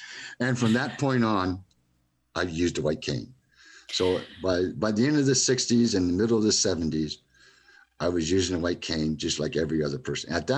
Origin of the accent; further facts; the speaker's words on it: Ontario, Canada; born there; I didn't go to the Ontario School for the Blind in Brantford, Ontario, where I was born in Ontario.